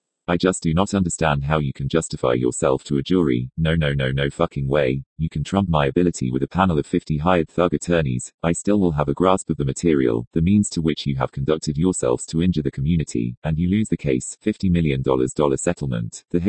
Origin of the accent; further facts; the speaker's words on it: San Bernardino, California, United States; I am left here in my hometown of San Bernardino, repeating cycles of perpetual homelessness